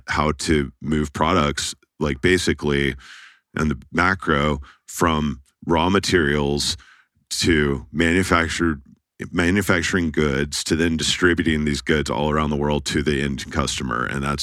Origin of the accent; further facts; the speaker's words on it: Dallas, Texas, United States; So you hear about that growing up in Dallas